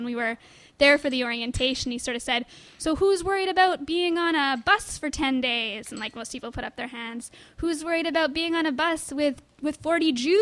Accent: Vancouver, British Columbia, Canada; I'm from Vancouver. I'm the token Canadian bump from another trip.

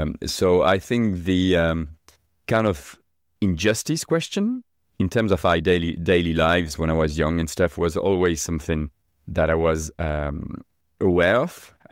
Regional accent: France; moved away as an adult; now in London, United Kingdom; Yeah, I grew up in France.

